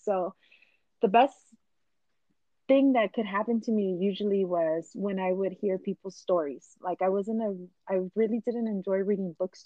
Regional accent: Los Angeles, California, United States; Like I said, I grew up in LA in Hollywood, right in the heart of Hollywood.

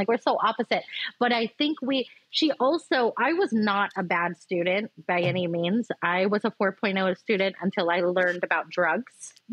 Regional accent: Philippines; when my sister became a nurse, being Filipino, that's the utmost.

